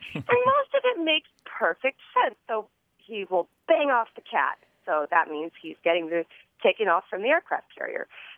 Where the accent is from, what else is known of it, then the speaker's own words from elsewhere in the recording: San Diego, California, United States; I grew up out here in San Diego, and when I was a kid, my dad was a Navy fighter pilot.